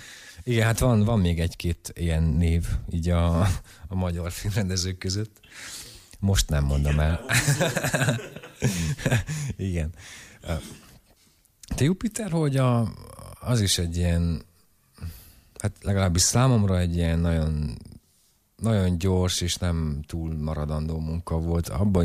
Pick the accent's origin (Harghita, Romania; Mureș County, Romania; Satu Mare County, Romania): Harghita, Romania; És csíki székelyként azért vannak problémáim nekem a román nyelvtudással.